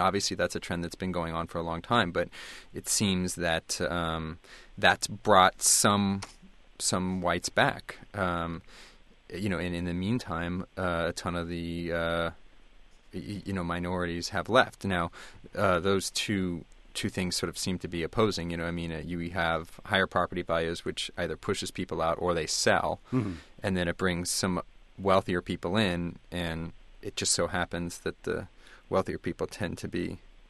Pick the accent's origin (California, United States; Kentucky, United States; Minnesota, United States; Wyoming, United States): California, United States; San Francisco; I'm actually from San Francisco.